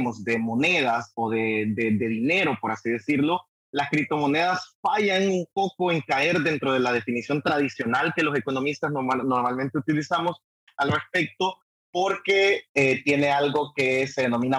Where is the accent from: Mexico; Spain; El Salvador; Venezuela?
El Salvador; moved away; Saludo a todos los que nos están escuchando en El Salvador, desde acá, extrañando un poco mi tierra, mi patria, ¿no?